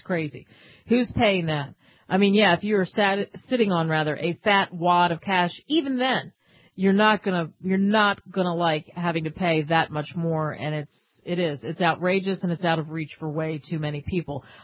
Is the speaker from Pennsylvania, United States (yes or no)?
yes; Philadelphia, Pennsylvania, United States; In my hometown of Philadelphia, they are planning on a big fat tax for soda and trash.